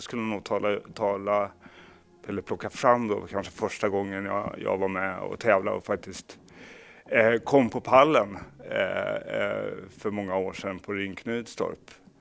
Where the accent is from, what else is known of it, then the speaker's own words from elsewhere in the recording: Kalmar, Kalmar County, Sweden; växte jag upp i Kalmar medan min far, som kanske är värt att nämna här